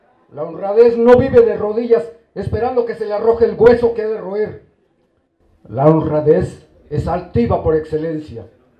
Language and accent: Spanish; Nezahualcóyotl, State of Mexico, Mexico; Soy del Estado de México, de la ciudad de Zagualcóyotl